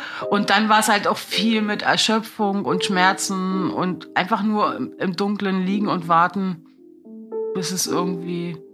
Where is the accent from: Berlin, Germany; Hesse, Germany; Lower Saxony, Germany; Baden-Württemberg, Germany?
Berlin, Germany; ich wohne also schon immer in Berlin, bin gebürtige Berlinerin